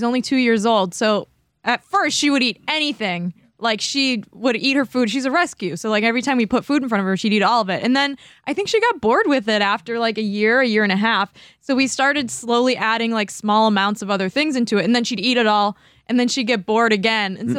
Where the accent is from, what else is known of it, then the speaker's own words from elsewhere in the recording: Chicago, Illinois, United States; I'm from Chicago, okay?